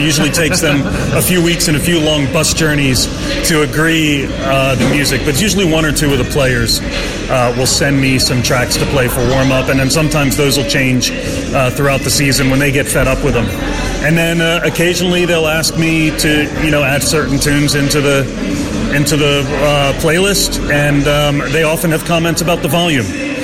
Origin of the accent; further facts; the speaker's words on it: Baltimore, Maryland, United States; moved away as an adult; I'm originally from Baltimore, which is on the east coast of the United States, near Washington, D.C., but I've lived here 20 years.